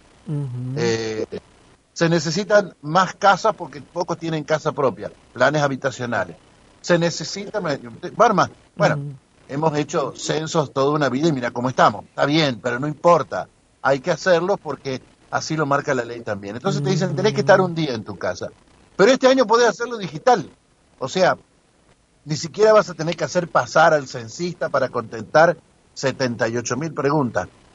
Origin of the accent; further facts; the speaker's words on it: Argentina; Pero nosotros somos argentinos, entonces los argentinos...